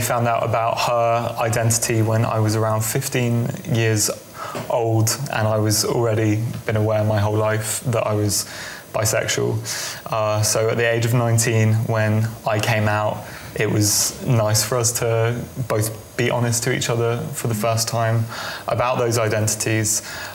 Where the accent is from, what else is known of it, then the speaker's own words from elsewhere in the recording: London, United Kingdom; I was brought up in South and North London